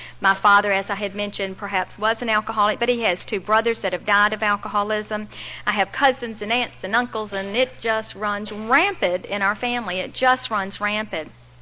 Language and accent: English; Greenwood, South Carolina, United States; born there; But anyway, I was born in Greenwood, South Carolina, and I was born into a home that was very loving and kind